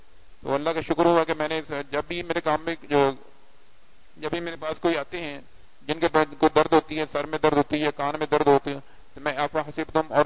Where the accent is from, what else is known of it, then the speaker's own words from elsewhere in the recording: Okara, Punjab, Pakistan; میں اوکاڈا سے ہوں.